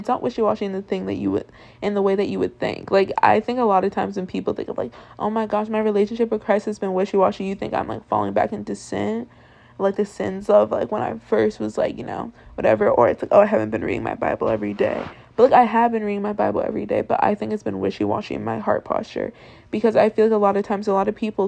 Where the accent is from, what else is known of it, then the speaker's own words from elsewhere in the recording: United States; I'm from America, I don't know where y'all are from, but any of my U.S. baddies, we come from a very individualistic culture